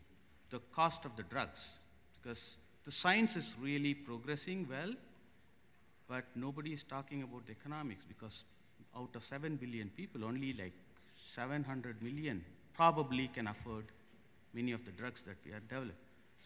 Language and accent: English; India; coming up from India, growing up in India